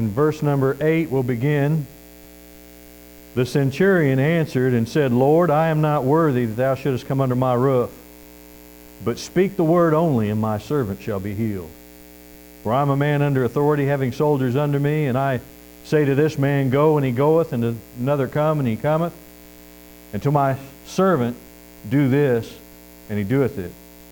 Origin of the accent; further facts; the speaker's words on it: Missouri, United States; And I'm originally from Missouri, the show me state.